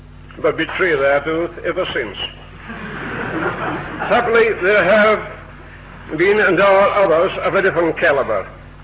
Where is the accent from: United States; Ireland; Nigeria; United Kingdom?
United Kingdom; Scotland; I'm a Scotsman, as you can hear.